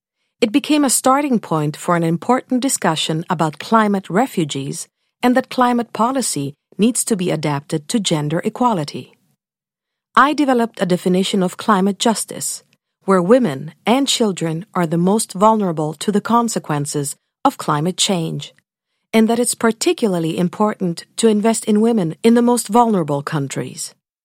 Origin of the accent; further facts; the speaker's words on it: Sweden; to represent my home country of Sweden.